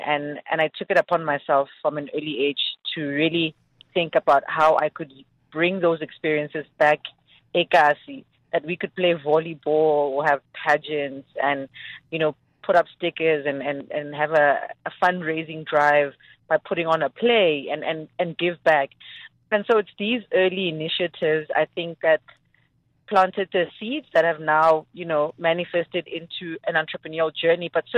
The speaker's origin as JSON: {"language": "English", "town": "Soweto", "region": "Gauteng", "country": "South Africa", "tie": "born or raised there", "said": "I was born in Soweto, raised in Soweto. By my parents … I'm the third daughter, so I'm a last born."}